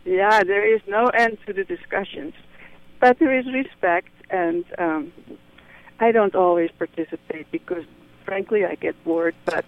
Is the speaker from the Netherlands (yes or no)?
yes; Netherlands; I'm from Holland, and there is a Dutch club.